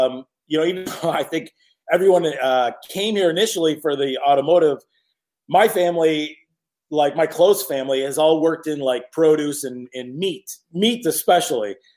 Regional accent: Eastpointe, Michigan, United States; I grew up in East Detroit. It's a separate city, but they called it East Detroit.

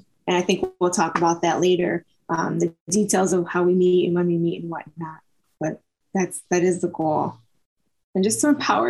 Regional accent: Saginaw, Michigan, United States; I'm from Saginaw, Michigan.

